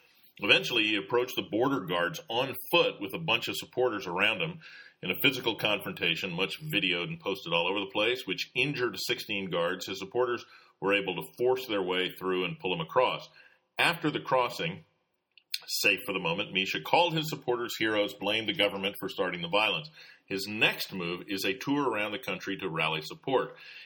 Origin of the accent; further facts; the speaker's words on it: Dallas, Texas, United States; the statue of Robert E. Lee is removed from what until now was known as Lee Park in my hometown, Dallas, Texas.